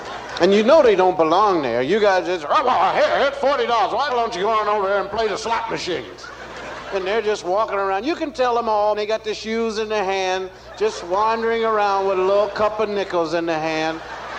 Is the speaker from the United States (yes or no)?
yes; Pennsylvania, United States; My wife is from the South. I'm from Pennsylvania.